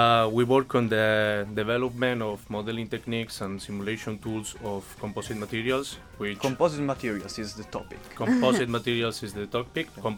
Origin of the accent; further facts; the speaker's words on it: Castile and León, Spain; English is a second language; I come from Spain, from a little town in Castilla, 2 hours north of Madrid.